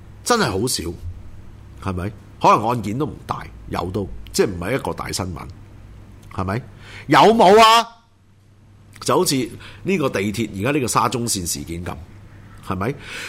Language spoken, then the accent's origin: Cantonese; Hong Kong; 残害紧我哋香港人嘅价值